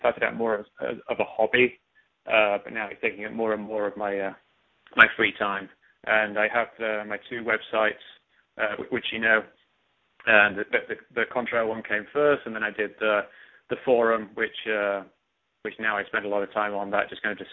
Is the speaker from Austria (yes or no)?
no; England, United Kingdom; moved away as an adult; now in United States; I'm from England. You can probably tell that by my accent. And I came to America about 20 years ago